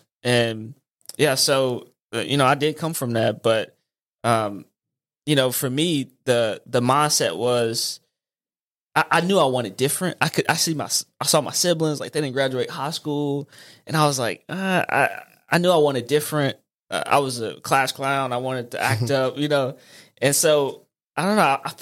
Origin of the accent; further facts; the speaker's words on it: Ruston, Louisiana, United States; So, man, I'm from Louisiana, and Rustin, you went to La Tech, and I grew up in that small city, and I grew up on the east side of town